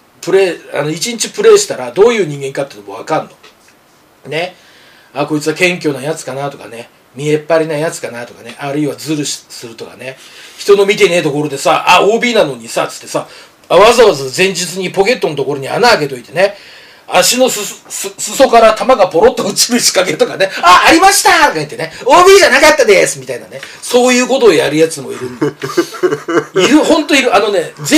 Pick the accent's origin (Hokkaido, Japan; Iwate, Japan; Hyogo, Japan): Hokkaido, Japan; Nemuro; 俺の田舎はもう死にたいで、根室っていうところはもう客がいないから